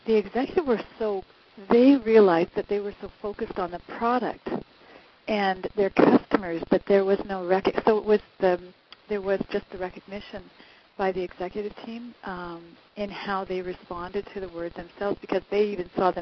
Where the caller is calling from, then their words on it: Vancouver, British Columbia, Canada; Vancouver, BC.